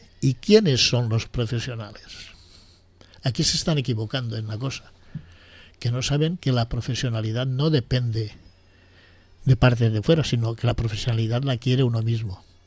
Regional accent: Spain; ¿Por qué va a tener más derechos aquel que yo, que soy de aquí de España?

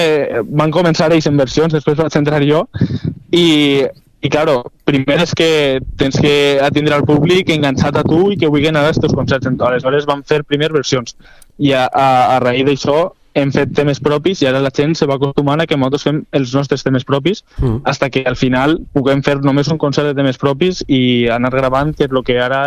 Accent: Vila-real, Valencian Community, Spain; Sí, sóc jo només de Vila-real. Som tots de la província, però de Vila-real només sóc jo.

